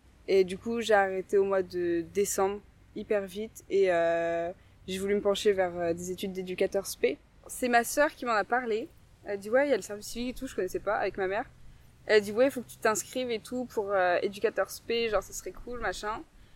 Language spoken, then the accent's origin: French; Béthune, Hauts-de-France, France; also born or lived in Rebreuve; Avant, j'étais de Rebreuve et à 7 ans, j'ai déménagé à Béthune et je suis restée.